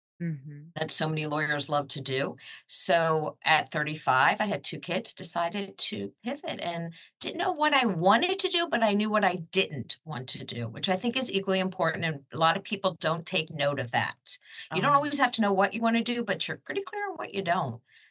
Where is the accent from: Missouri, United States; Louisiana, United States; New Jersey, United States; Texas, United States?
New Jersey, United States; Well, I come from the Jersey Shore in New Jersey.